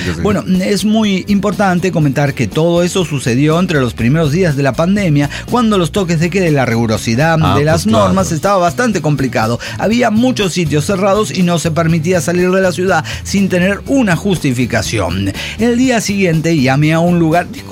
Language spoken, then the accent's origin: Spanish; Pasto, Nariño, Colombia; now in Bogotá, Colombia; La voy llevando llevando porque soy chica de Pasto, ¿no?